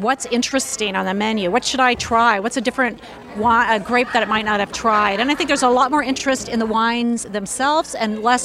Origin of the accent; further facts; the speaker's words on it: California, United States; growing up in California, you think, yeah, that's that thing in the.